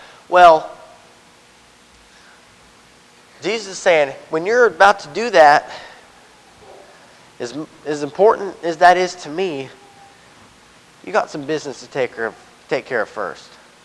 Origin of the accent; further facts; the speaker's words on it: Slovakia; I was born in Eastern Europe, so I was a Slovak, so I was a Slav. I was in an orphanage.